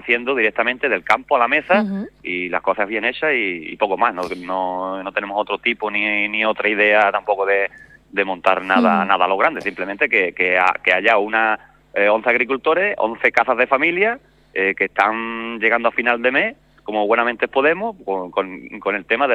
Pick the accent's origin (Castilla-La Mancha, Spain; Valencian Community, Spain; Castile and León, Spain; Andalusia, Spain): Andalusia, Spain; Pizarra; nosotros somos de aquí de Pizarra